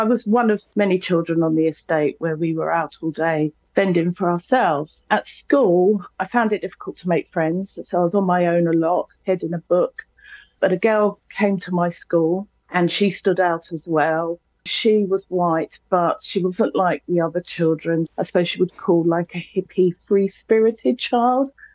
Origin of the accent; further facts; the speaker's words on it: London, United Kingdom; I'm in my mid-50s. And so I grew up in London in the 70s. And I was from a very large family. And I was a latchkey kid, like lots of children. I lived on a council estate in Brixton.